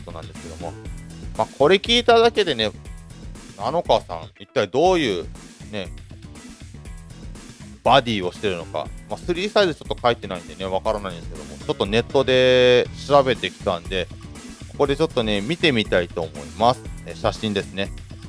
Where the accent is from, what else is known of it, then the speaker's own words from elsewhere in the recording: Ibaraki, Japan; これはもう私の地元ね、茨城県のまあアイドルですね